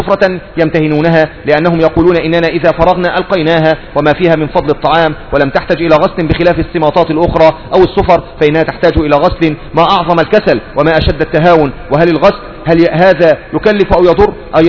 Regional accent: Saudi Arabia; وإن كل صحيفة عندنا في السعودية

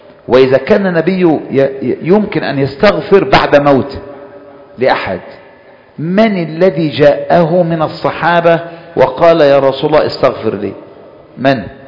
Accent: Kafr El Sheikh Governorate, Egypt; عندنا في كفر الشيخ

